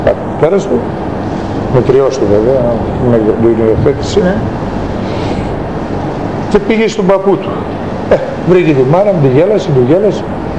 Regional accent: Valtochori, Central Macedonia, Greece; Για να μην τραπώ, εγώ ήρθα από Βαλτοχώρη.

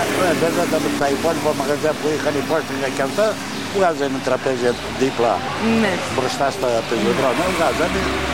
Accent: Western Macedonia, Greece; Εμείς είμαστε από τον Ιφαίο Φλωρίνες

